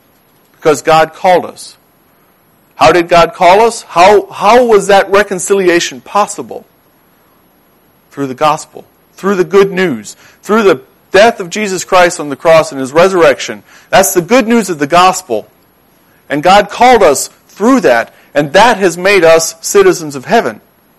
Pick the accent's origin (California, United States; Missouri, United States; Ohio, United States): Ohio, United States; And our homeland, I was born and raised in Ohio.